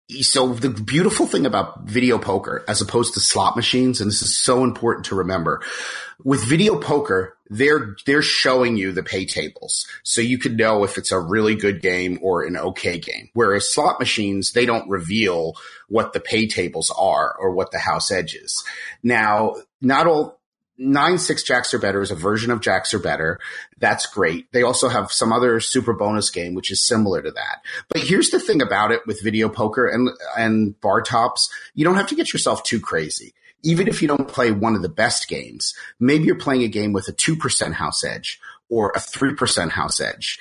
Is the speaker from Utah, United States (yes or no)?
no; New Jersey, United States; I'm originally from New Jersey, so it felt very normal, and that was a wonderful thing.